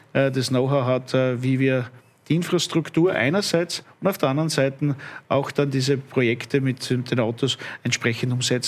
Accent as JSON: {"language": "German", "country": "Austria", "said": "Und als Österreicher ist ganz klar, wir sind gegen Nuklear"}